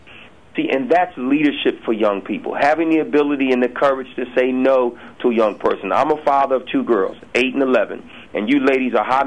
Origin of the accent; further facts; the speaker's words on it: Pennsylvania, United States; I grew up near Diamond Street Projects, right near Temple University